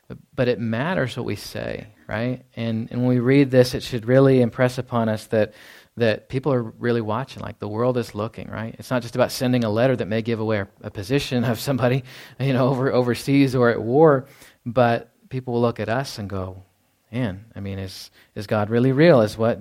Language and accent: English; Texas, United States; going back to Texas this week, there's always those misconceptions I hear about, you know, because I grew up in Texas